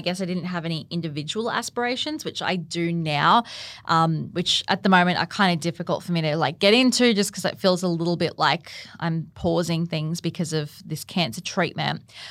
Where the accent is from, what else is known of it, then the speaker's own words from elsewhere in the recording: Gold Coast, Queensland, Australia; I'm born and bred on the Gold Coast, where I'm coming to you from right now. I've lived here my whole life apart from I lived overseas for about 6 months when I was 17.